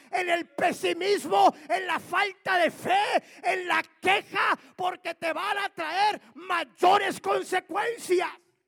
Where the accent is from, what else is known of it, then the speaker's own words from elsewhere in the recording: Laredo, Texas, United States; Yo digo así, porque soy de Laredo.